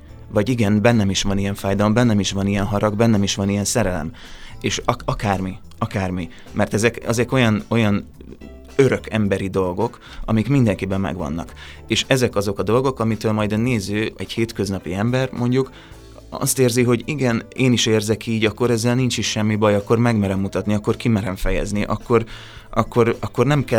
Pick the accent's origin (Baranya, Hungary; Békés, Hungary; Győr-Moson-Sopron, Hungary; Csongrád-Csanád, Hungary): Csongrád-Csanád, Hungary; Szeged; born or raised there